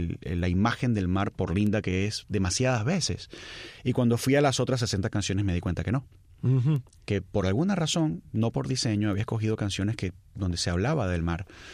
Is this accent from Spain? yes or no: no; Valencia, Carabobo, Venezuela; aun cuando yo crecí en Valencia, y es mi ciudad, realmente, y es una cosa muy extraña, yo pertenezco a la cuadra donde yo viví. Yo soy de, sucede que ese sitio está en Valencia, pero ser valenciano tiene otro montón de connotaciones